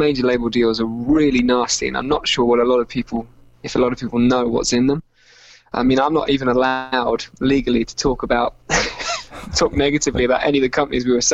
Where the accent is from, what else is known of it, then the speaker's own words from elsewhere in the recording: East of England, United Kingdom; where I grew up in Norfolk in England.